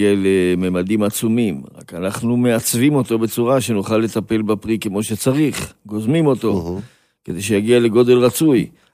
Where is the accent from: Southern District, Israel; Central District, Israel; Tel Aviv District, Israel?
Tel Aviv District, Israel; Bnei Brak; אני גדלתי בבני ברק.